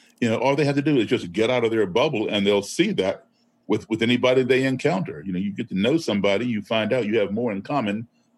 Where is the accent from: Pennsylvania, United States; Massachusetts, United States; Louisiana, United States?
Massachusetts, United States; Boston; Every major city in this country, including nearby Boston, my hometown, Chicago, where I am right now, Washington, D.C., all burned to the ground